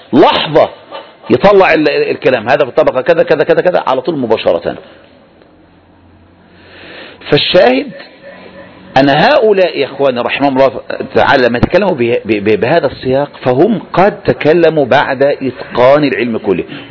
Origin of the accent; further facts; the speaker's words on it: Egypt; وتأتي زي عندنا في مصر أشهر اثنين فين، هذا العدوي وهذا الحويني